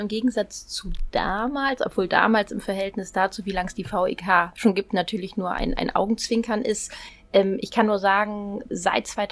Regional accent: Düsseldorf, North Rhine-Westphalia, Germany; born there; now in Hamburg, Germany; Ich bin gebürtige Düsseldorferin, lebe noch nicht so lange in Hamburg

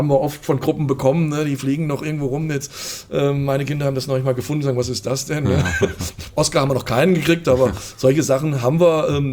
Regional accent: Fulda, Hesse, Germany; Fulda. Ja, der Entschluss kam dann, weil meine Frau ist auch ein Fulderer Mädchen, ist hier verwurzelt, familiär, und meine Mutter lebt hier noch in Fulda.

